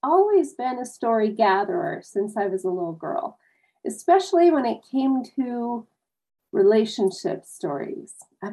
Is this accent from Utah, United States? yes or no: yes; Utah, United States; I'm from Utah.